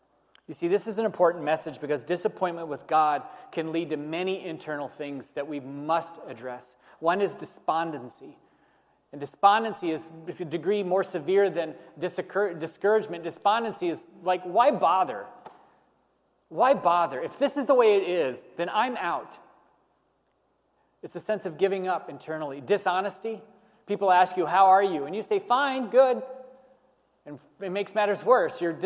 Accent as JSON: {"language": "English", "town": "Mansfield", "region": "Ohio", "country": "United States", "tie": "born or raised there", "said": "I grew up in Mansfield, Ohio."}